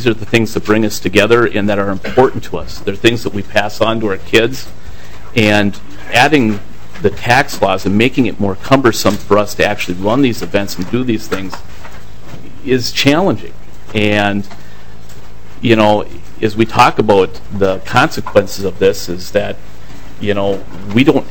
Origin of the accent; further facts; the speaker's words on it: Delano, United States; It's our hometown. I grew up in Delano.